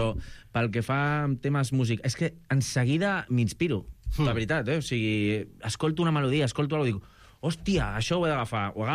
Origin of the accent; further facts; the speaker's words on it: Cardedeu, Catalonia, Spain; also born or lived in Molins de Rei; al meu poble tocaré, a Cardedeu, també estaré tocant a Molins de Rei, seguríssim, que és on vaig viure